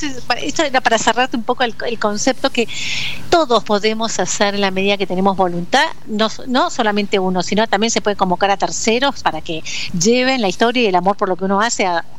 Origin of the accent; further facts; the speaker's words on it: Argentina; no tener miedo a perder nuestra identidad como argentinos